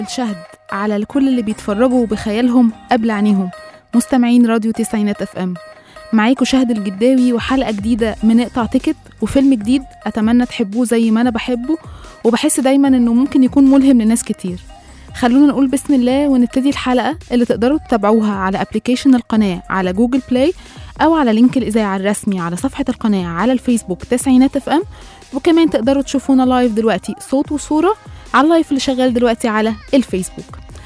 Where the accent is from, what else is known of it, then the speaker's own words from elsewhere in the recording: Egypt; أمريكا الحياة فيها مش زي عندنا، مختلفة شوية عن حياتنا كمصريين وكعرب